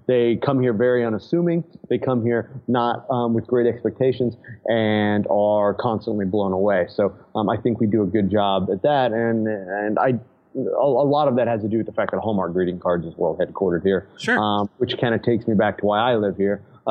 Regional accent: Kansas City, Missouri, United States; Absolutely. I am a Midwest boy. I like to joke that I was born, bred, and will be buried in the Midwest, specifically Kansas City.

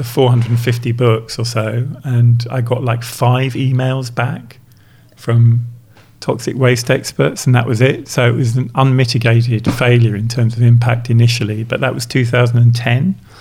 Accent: London, United Kingdom; born there; now in Glasgow, United Kingdom; I was born in London at the time of the New York Times commission. I was living in Glasgow, so I've been living in Glasgow for 10 years

